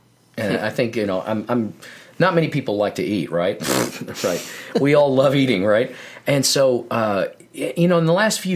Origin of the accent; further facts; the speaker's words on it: Dallas, Texas, United States; But then, you know, I grew up in Dallas and never lived anywhere but Dallas, Texas, my whole life.